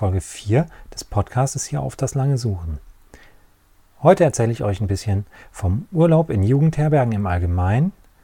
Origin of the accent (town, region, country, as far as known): North Rhine-Westphalia, Germany